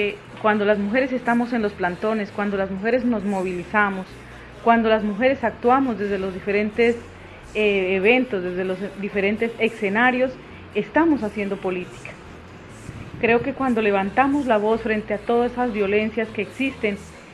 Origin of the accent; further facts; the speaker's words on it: Nariño, Colombia; vengo del departamento de Nariño. Soy una mujer campesina, me siento orgullosa de serlo.